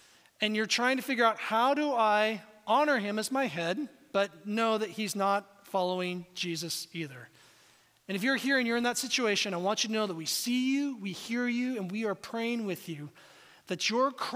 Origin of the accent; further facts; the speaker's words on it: Seattle, Washington, United States; also born or lived in Kansas; I spent 14 years in Kansas as a pastor. I grew up in Seattle, all right?